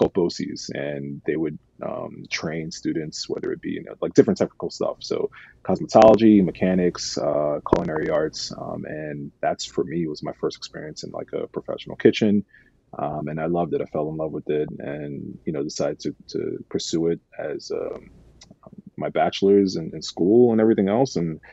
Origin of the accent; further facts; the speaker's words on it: New York City, New York, United States; Yeah, I grew up in New York City.